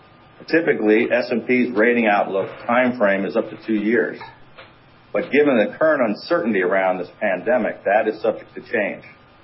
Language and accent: English; Maryland, United States; You know, I'm from Prince George's County, and my father preceded Gladys Noon Spellman.